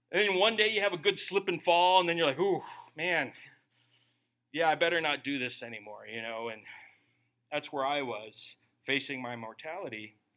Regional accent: Minnesota, United States; I'm from Minnesota. Everyone's a Christian in Minnesota.

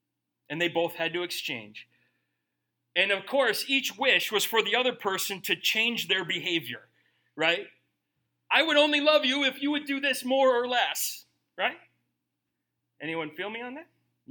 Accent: United States; I'm an American. I have sicknesses because I eat too much.

